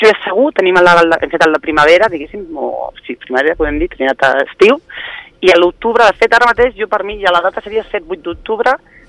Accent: Barcelona, Catalonia, Spain; moved away as an adult; jo soc de Barcelona i, no, de fet, jo porto 15 anys al país, però quan vivia a Barcelona, ja fa 20 anys

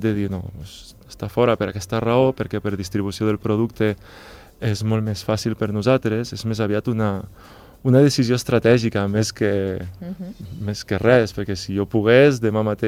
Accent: Andorra; els caps pensants, doncs, som andorrans

